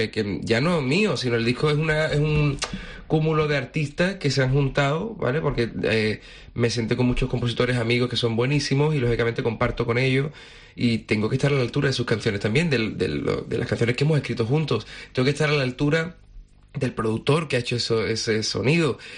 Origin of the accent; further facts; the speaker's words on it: Cádiz, Andalusia, Spain; now in Madrid, Spain; yo pues soy de Cádiz, que vivo en Madrid desde hace tiempo, que mi vida, mi pueblo, la forma de ver la vida mía.